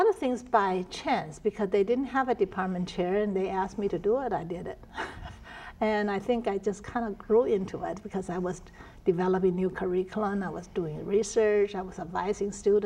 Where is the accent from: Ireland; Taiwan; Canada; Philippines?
Taiwan; English is a second language; moved away as an adult; now in United States; You know, I grew up in Taiwan, and I miss ocean.